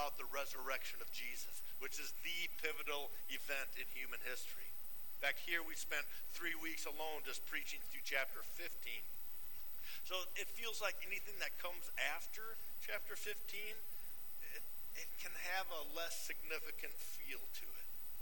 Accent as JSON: {"language": "English", "region": "Minnesota", "country": "United States", "said": "You know, my wife and I, Dory, we're from Minnesota, so we wrap up our goodbyes with four loving words, simply watch out for deer."}